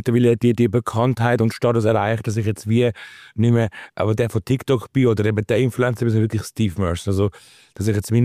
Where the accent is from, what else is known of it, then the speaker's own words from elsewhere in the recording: Zurich, Switzerland; Nein, ich liebe Thurgau nicht, ich bin Zürcher.